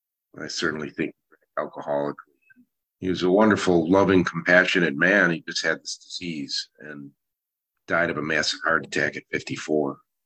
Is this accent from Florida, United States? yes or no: no; Chicago, Illinois, United States; You know, I grew up in the Chicago area, Chicago, Illinois, USA, and kind of an interesting background.